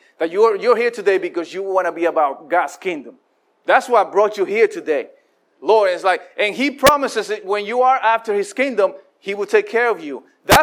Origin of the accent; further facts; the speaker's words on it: Dominican Republic; now in Chicago, United States; when I came from the Dominican, I didn't have a coat, and I didn't know Chicago was going to be too cold.